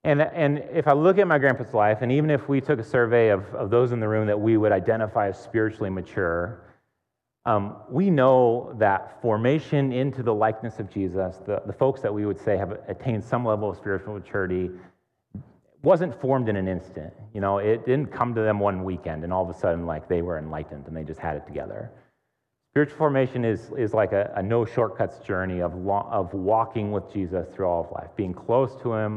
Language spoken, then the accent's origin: English; Tacoma, Washington, United States; moved away as an adult; I grew up in Tacoma, and I moved to Portland to go to college.